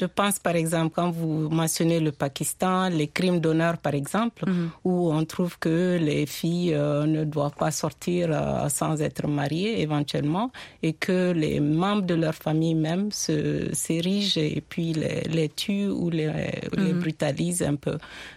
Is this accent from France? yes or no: no; Mali; Je sais, par exemple, moi je suis du Mali.